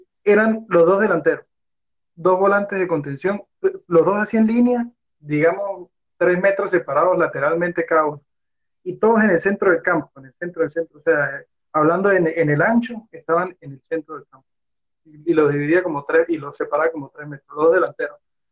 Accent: Venezuela; eso es algo que nos falta a nosotros como venezolanos

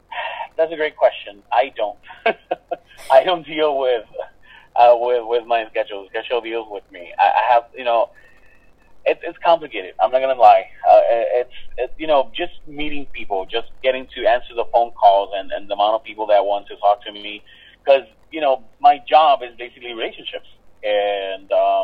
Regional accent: Puerto Rico; also born or lived in Illinois; I'm from Illinois, but I'm from Puerto Rico. I was raised in Puerto Rico. I was just a year old when I became Puerto Rican, living in Puerto Rico. I came to live here when I was a year and a half old, so I've basically only known Puerto Rico as my home country

